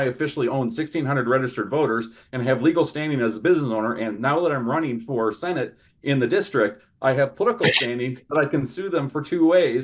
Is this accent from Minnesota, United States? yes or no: yes; Minnesota, United States; I grew up in Minnesota where we were taught that there was good government.